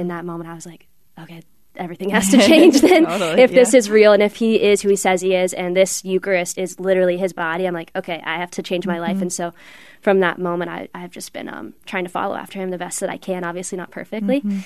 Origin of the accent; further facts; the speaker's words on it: St. Louis, Missouri, United States; now in Ann Arbor, United States; But I'm actually from St. Louis, Missouri. It's where I grew up most of my life.